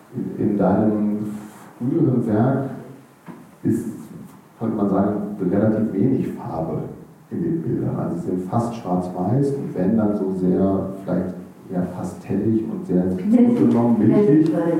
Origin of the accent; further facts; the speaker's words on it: Hanover, Lower Saxony, Germany; Ich komme aus Hannover, da war das so, da macht man sich ein rotes Sofa so zwischen die Stahlrohre.